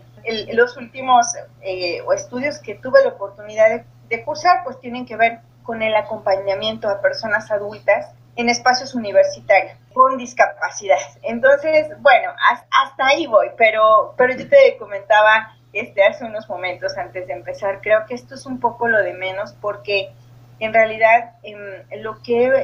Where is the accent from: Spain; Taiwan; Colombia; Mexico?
Mexico; Atempan, Puebla; soy originaria del estado de Puebla, soy de un pequeño pueblito llamado Atempan, que está ya pegado a los límites con Veracruz.